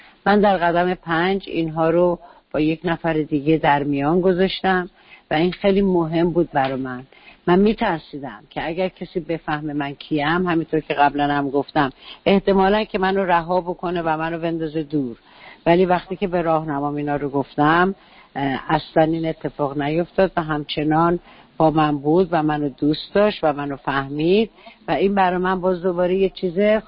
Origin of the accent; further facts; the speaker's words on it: New Jersey, United States; من در نیوجرسی بزرگ شدم و در یک جای خیلی پستی، جای خیلی غیر خوبی بازی میکردم